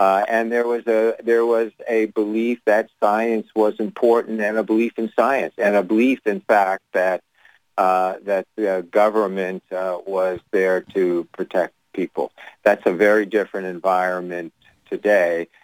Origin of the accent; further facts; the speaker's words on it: Pittsburgh, Pennsylvania, United States; I grew up in Pittsburgh where Salk invented the vaccine